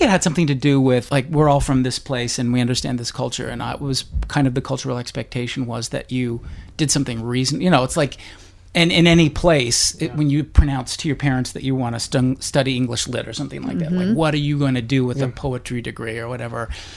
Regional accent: Bountiful, Utah, United States; also born or lived in Salt Lake City; I was born in Bountiful. Yeah? Salt Lake City, but raised in Bountiful, Utah.

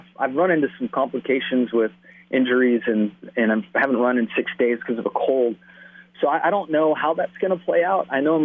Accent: San Diego, California, United States; now in North Carolina, United States; I grew up in San Diego, where my wife is from, in Oklahoma, and then where we live in North Carolina.

